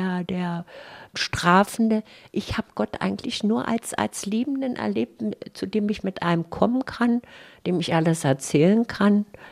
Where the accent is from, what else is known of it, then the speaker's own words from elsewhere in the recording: Neuruppin, Brandenburg, Germany; Ja, ich habe meine Kindheit in Neuruppin verbracht und da ich eben aus dem gläubigen Elternhaus komme